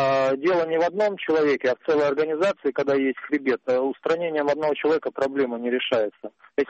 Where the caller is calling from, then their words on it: Tolyatti, Samara Oblast, Russia; из Тольятти.